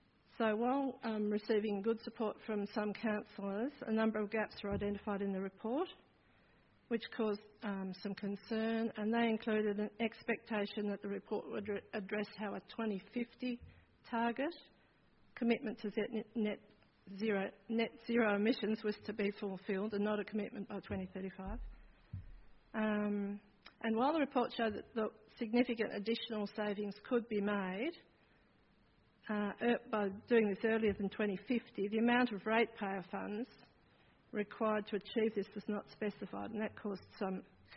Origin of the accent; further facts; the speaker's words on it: Blackmans Bay, Tasmania, Australia; I'm from Blackmans Bay.